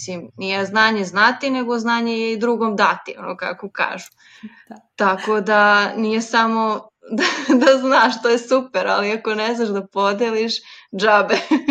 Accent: Belgrade, Serbia; živim i rođena sam u Beogradu

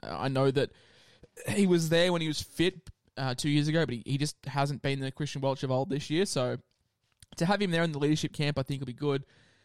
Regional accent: Queensland, Australia; As a Queenslander, I think you tweeted out that the forward pack for us just absolutely terrifies you as well.

